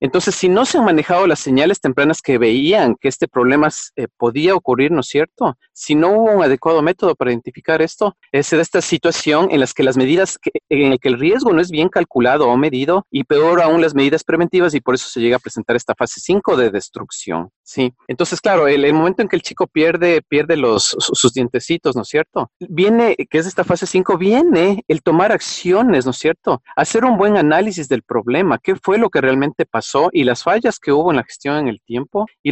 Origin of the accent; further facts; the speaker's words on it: Ecuador; yo vengo del Ecuador